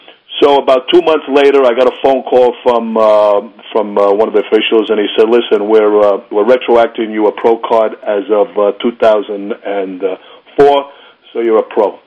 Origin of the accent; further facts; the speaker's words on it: Bronx, New York, United States; I grew up in the Bronx in Morris Park.